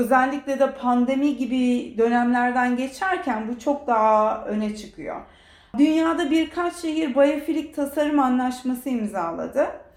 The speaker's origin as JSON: {"language": "Turkish", "region": "Ankara", "country": "Turkey", "tie": "born or raised there", "moved": "yes", "lives_now": "Australia", "said": "Ben mesela Ankara'da büyüdüm. Küçükken bir meyveyi bile dalından kopardığımı hatırlamam. Avustralya'ya geldiğimden beri bu bağı yeniden kurmaya çalışıyorum."}